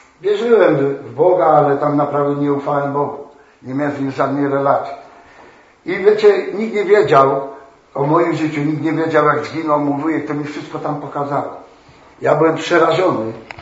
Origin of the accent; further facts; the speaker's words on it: Oświęcim, Lesser Poland, Poland; now in Warsaw, Poland; ja pochodzę z Oświęcimia, z Warszawy, mam żonę, dlatego teraz mieszkam w Warszawie.